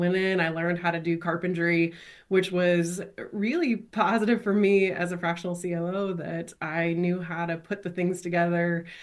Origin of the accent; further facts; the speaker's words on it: Brookfield, Missouri, United States; Yeah, I grew up in Brookfield, Missouri, as did my husband.